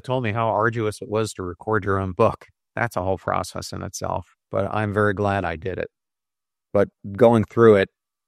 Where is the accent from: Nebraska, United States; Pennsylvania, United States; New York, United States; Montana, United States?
Pennsylvania, United States; I'm going to say it's a Philly cheesesteak because I grew up in Pennsylvania